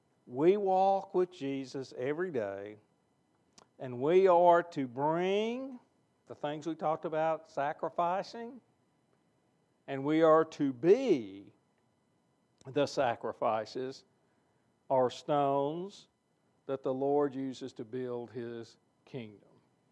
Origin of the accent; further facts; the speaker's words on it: Little Rock, Arkansas, United States; I grew up in Little Rock. Don't be talking bad about Little Rock, you know.